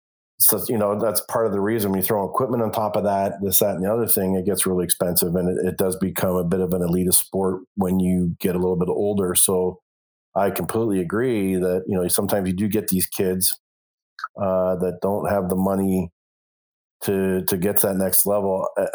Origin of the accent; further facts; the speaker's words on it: Toronto, Ontario, Canada; I had some advantages too growing up in Toronto